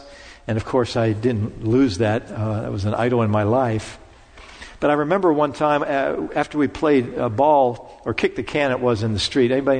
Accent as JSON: {"language": "English", "town": "Pittsburgh", "region": "Pennsylvania", "country": "United States", "tie": "born or raised there", "said": "on our street where I grew up in Pittsburgh, there were kids that were younger than me"}